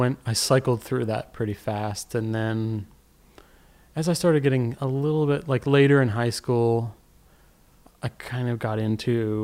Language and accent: English; Lansdowne, Pennsylvania, United States; There was a great guitar store in my town, my hometown, called Lansdowne.